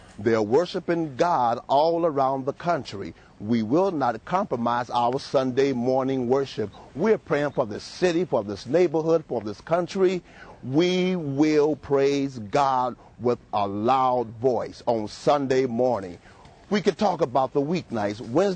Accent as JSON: {"language": "English", "town": "Chicago", "region": "Illinois", "country": "United States", "tie": "born or raised there", "said": "I was born and raised in Chicago, never been to jail."}